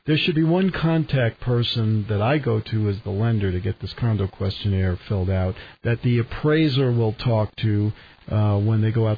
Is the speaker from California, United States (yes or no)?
no; New York, United States; accent: New York; But it's my New York accent. 15 sounds like 50.